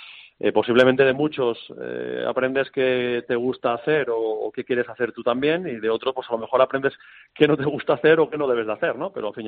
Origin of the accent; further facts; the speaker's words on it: Massanassa, Valencian Community, Spain; Además es de pueblo vecino mío, les decía, yo soy de Massanassa.